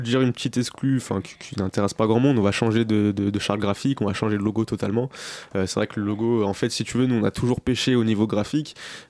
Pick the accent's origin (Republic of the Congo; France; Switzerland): France; Lyon, Auvergne-Rhône-Alpes; on a organisé une fête à Paname en tant que Lyonnais